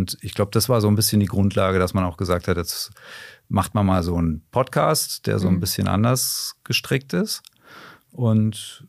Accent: Erlangen, Bavaria, Germany; Also es ist meine Heimatstadt und ich lebe da sehr gerne. Da sind meine Freunde.

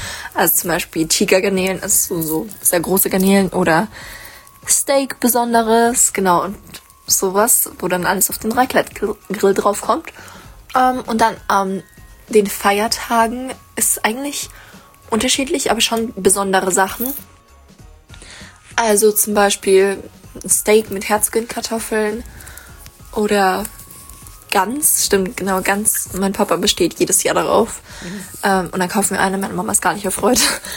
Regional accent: Bavaria, Germany; ich komme aus Bayern

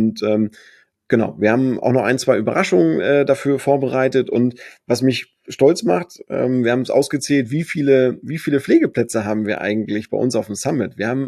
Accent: Schwerin, Mecklenburg-Vorpommern, Germany; Haben auch Standorte in Schwerin, meine Heimatstadt, sogar sehr tolle Standorte am See.

